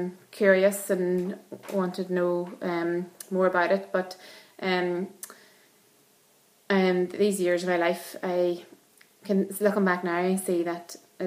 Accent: Ballybay, County Monaghan, Ireland; I was brought up near Ballybay in County Monaghan, had a Christian family, was brought up going to Sunday school and wee brethren Sunday school meetings

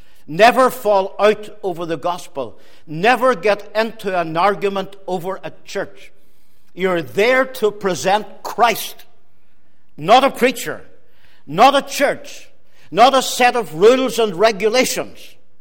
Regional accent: Omagh, Northern Ireland, United Kingdom; I would always say … from Omagh.

